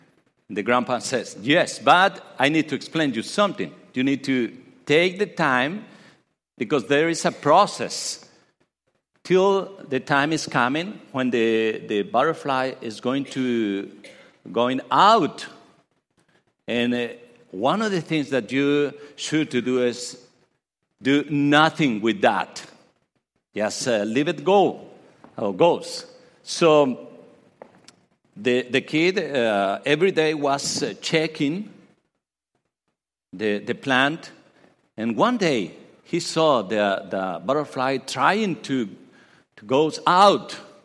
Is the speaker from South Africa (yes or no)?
no; Mexico; now in United States; And as I told you, I'm from Mexico.